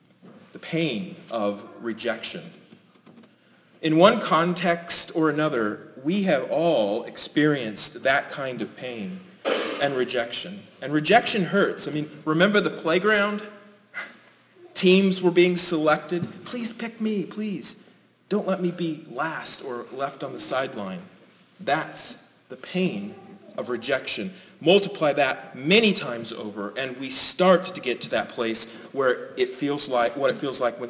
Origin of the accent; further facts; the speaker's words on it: Speedway, Indiana, United States; I remember when I was a teenager in the youth group at my church I grew up in Speedway